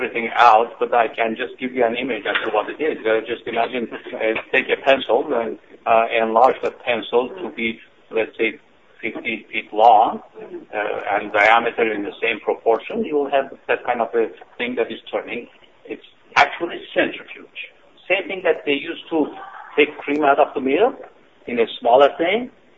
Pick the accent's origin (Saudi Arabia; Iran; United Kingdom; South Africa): Iran; now in United States; If that happens, I would be sorry to be both Iranian and American. I am an American now.